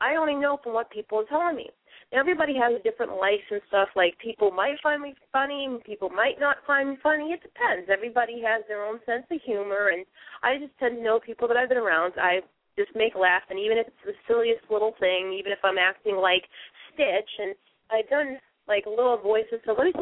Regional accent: Boston, Massachusetts, United States; Now, granted, I came from Boston.

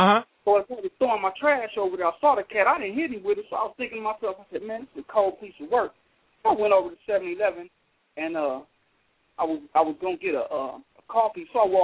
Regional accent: Compton, California, United States; I come from Compton, California. I'm a former gang member.

